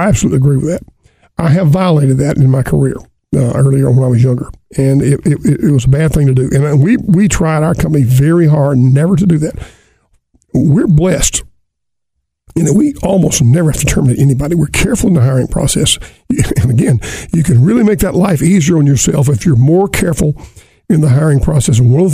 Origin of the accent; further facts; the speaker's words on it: Alabama, United States; the famed Alabama coach, Bear Bryant, who I grew up in Alabama